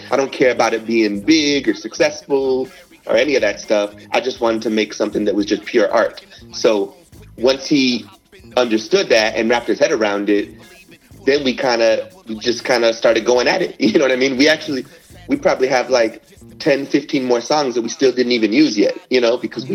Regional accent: Los Angeles, California, United States; now in Miami, United States; You know, I grew up in Los Angeles. I live in Miami now.

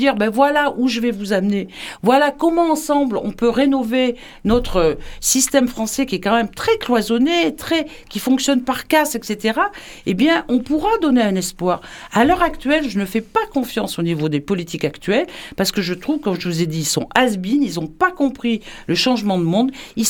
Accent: France; en tant que Française

